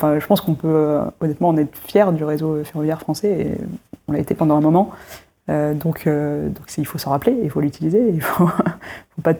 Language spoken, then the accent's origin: French; France; mais qui aiment bien châtient bien, surtout quand on est français.